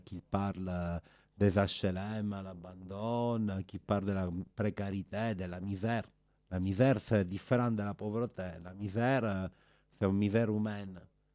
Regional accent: Palermo, Sicily, Italy; French is a second language; Moi, je te comprends bien parce que je suis de Palermo. La Sicile, il est aussi un volcan céleste, non?

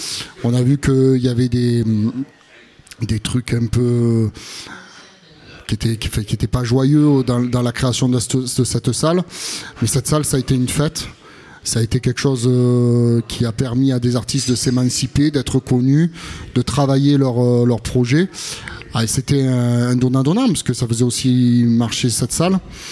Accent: Marseille, Provence-Alpes-Côte d'Azur, France; Alors, nous … on est issus des quartiers est de Marseille.

